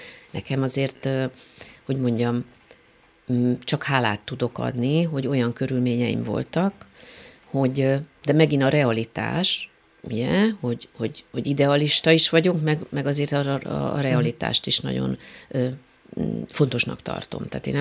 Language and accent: Hungarian; Budapest, Hungary; gyerekkorom óta természetben vagyok, a szüleim a Sashegyen laktak, ott nevelkedtem egy részről, más részről nagyon sokat voltam falun, a keresztszüleimnél, a testvéreimmel.